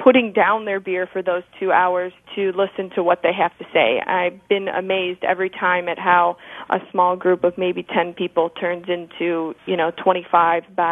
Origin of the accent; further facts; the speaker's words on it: United States; In terms of my safety and how I've been perceived here as an American, I felt very welcomed